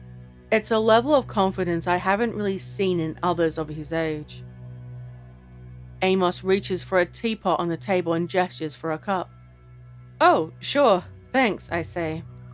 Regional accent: Santa Monica, California, United States; I grew up in Santa Monica, so about an hour from here, but I've been here quite often throughout my life.

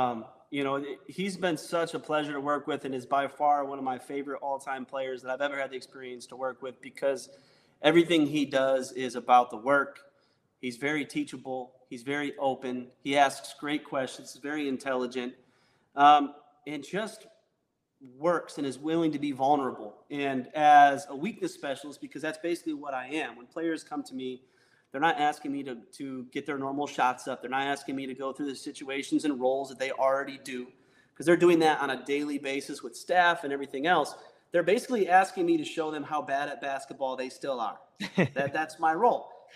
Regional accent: Grand Rapids, Michigan, United States; I'm a Michigan native, so... You know

